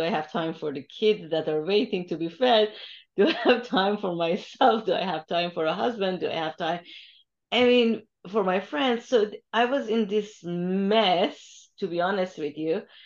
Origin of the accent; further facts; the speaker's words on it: Iran; Basically, I come from Iran originally, so I come from a land of Sufi poets, Hafiz and Khayyam and Rumi